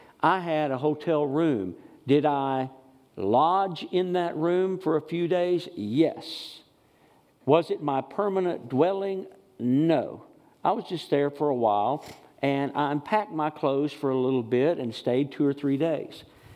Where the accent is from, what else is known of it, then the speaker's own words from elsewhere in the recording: Texas, United States; You know, growing up in East Texas, there was a saying, I remember people saying, well, that's about as shallow as a cow track.